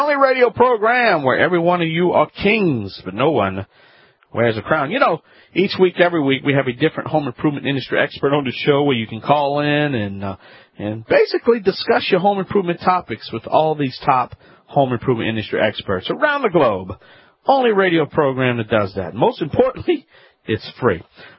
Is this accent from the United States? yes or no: yes; Louisiana, United States; from the Bayou Land, and you're listening to Home Talk.